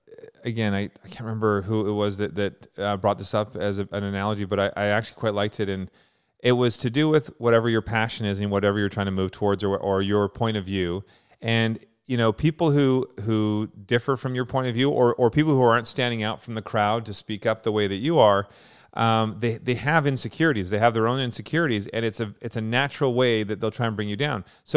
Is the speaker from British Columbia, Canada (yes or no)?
yes; Vancouver, British Columbia, Canada; I grew up in Vancouver as well.